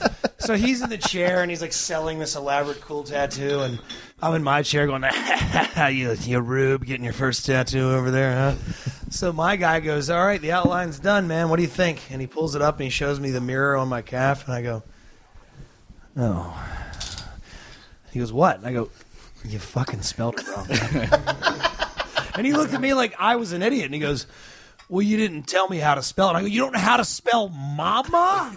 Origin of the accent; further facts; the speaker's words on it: Australia; Jacko, I'm actually Australian.